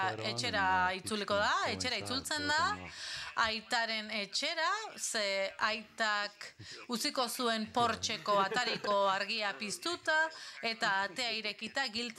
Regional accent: Baltimore, Maryland, United States; Bai, ni ere Baltimorekoa naiz.

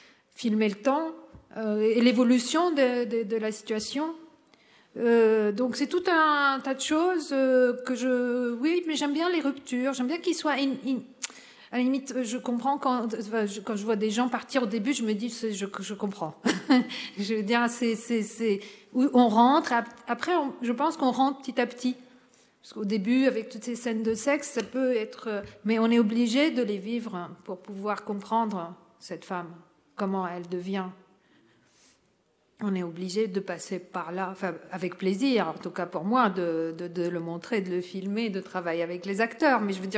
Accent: Lebanon; now in France; Moi, je suis libanaise et française, et j'habite en France depuis tellement longtemps

